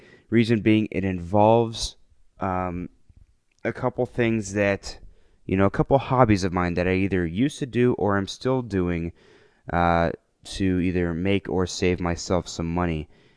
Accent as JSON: {"language": "English", "town": "Las Vegas", "region": "Nevada", "country": "United States", "said": "Like I said, I'm from the Vegas area."}